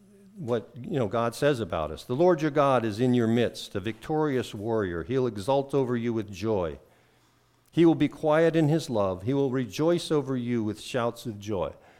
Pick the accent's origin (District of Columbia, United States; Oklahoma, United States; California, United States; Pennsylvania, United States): District of Columbia, United States; Washington; moved away as an adult; also born or lived in Colorado; I'm an East Coast boy. I grew up in the Washington, D.C. metro area. People in that neighborhood speak a lot, and they don't pause 10 seconds before they tell you what they think of you.